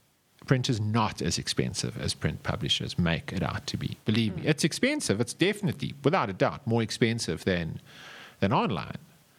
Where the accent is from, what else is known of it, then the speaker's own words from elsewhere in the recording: South Africa; And bearing in mind, when we talk cents, we're talking South African cents. And the other interesting thing is South Africa is an anomaly when it comes to this. Our CPMs are exponentially higher in South Africa than what they are anywhere else in the world.